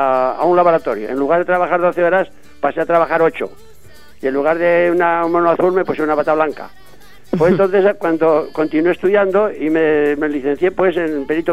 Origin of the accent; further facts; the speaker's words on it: Fuencalderas, Aragon, Spain; moved away as an adult; now in Catalonia, Spain; Yo nací en Fuencalderas y hasta que me mandaron a la mili había trabajado allí pues de labrador, de pastor y de carbonero incluso, ¿no? Entonces me mandaron a la mili y a la vuelta después, a los 23 años, emigré mismo a Cataluña.